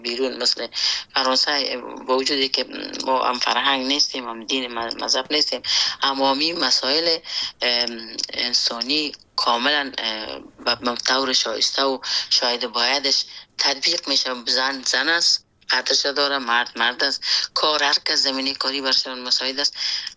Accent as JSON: {"language": "Persian", "country": "Afghanistan", "tie": "born or raised there", "moved": "yes", "said": "خود اجتماع افغانستان که در اوج بزرگ شدیم، در اوج کار کردیم"}